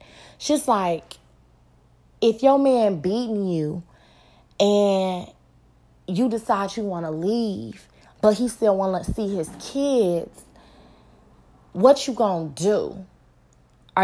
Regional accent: Chicago, Illinois, United States; I'm born and raised in Chicago. I've lived in a couple of cities here and there, honey, but I've been grounded and based here in Chicago the majority of my life.

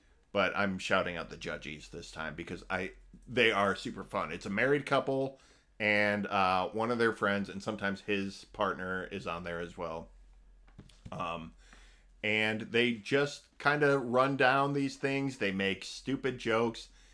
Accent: Illinois, United States; These are three people in my home state of Illinois.

